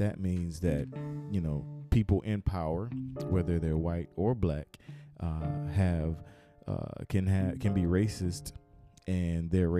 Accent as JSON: {"language": "English", "region": "Southeast", "country": "United States", "tie": "born or raised there", "said": "I grew up in the Southeast. I've experienced racism in my face."}